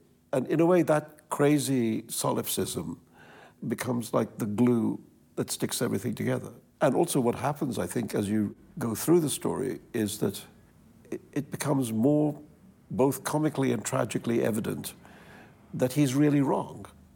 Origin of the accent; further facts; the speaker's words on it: Mumbai, Maharashtra, India; I would use my own memories of growing up in Bombay as the material for